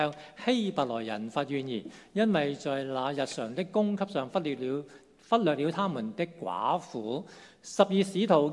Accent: Hong Kong; 未來香港都可能有一批人，我哋土生土長講咩話？白話咯，咪廣東話咯，粵語咯。

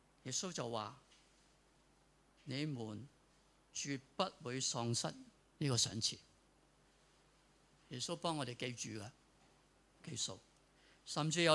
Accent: Hong Kong; 我哋香港人好知道啊，接待一个陌生人咧要好谨慎啊

